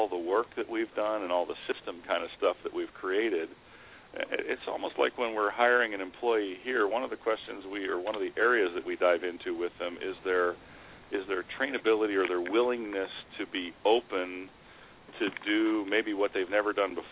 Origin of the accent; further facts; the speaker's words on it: Toms River, New Jersey, United States; Really? I grew up in Toms River.